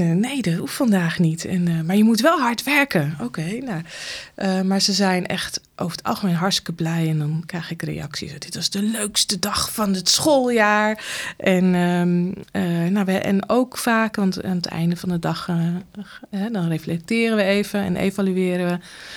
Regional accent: Friesland, Netherlands; Ik ben opgegroeid in Tarlo. Daar ben ik geboren. Op de boerderij grootgebracht. Ik ben uiteindelijk in Leeuwarden naar school gegaan.

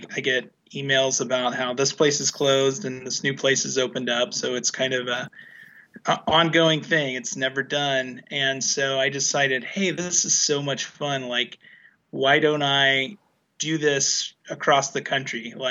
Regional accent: Kansas City, Missouri, United States; I grew up in Kansas City, so barbecue's kind of always been in my blood, I guess.

